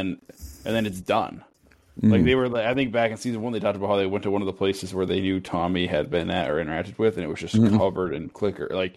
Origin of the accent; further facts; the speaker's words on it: Minnesota, United States; But also, I'm Minnesotan AF, so I probably could be a little bit more forthright.